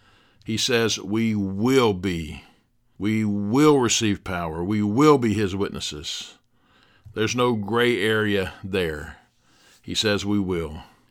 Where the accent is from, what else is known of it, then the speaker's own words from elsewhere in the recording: Dothan, Alabama, United States; I must obey Jesus and be his witness here in Dothan, Alabama, where I live, my hometown.